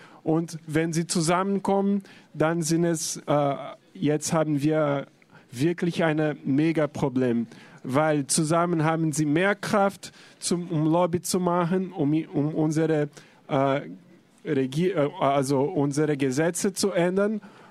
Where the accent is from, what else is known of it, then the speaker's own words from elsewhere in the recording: Brazil; German is a second language; Wie gesagt, ich komme aus Brasilien